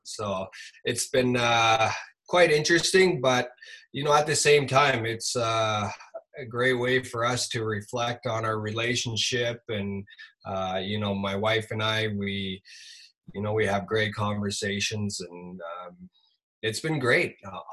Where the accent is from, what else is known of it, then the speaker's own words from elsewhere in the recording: Nunavut, Canada; But that being said, you know, growing up in Nunavut has kept me grounded, kept me true to my roots